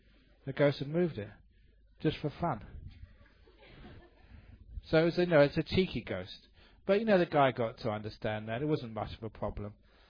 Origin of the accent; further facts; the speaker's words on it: England, United Kingdom; You know, I'm English, I like fish and chips.